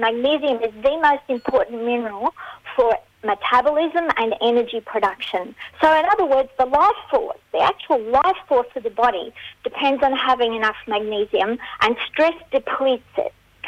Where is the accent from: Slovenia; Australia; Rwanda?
Australia; Well, my parents were migrants back in the 60s, so I did grow up in Australia, okay. And I did go to school here, but I have a mixture of an accent because, you know, I'm a little bit of an international person.